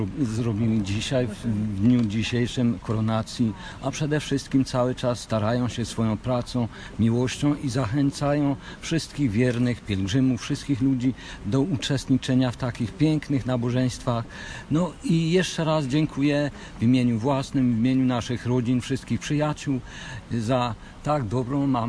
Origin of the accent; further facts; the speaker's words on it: New Jersey, United States; Jesteśmy z New Jersey.